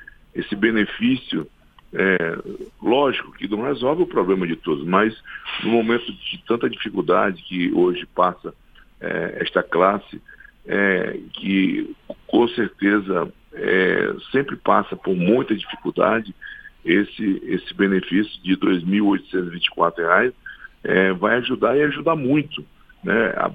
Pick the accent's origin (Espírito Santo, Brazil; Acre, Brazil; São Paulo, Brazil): Acre, Brazil; e também lá do meu estado do Acre, que foram afetados por essa seca